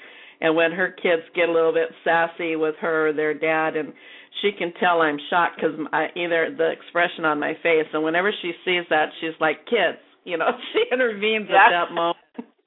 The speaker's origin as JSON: {"language": "English", "region": "Midwest", "country": "United States", "said": "I was from the Midwest, so he wasn't really a talker either."}